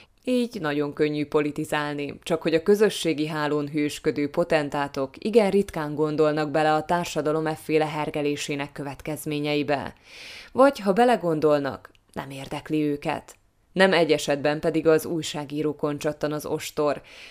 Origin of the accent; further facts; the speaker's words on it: Slovakia; hajlamosak vagyunk úgy tenni, mintha szlovákiai magyarként ehhez nem lenne közünk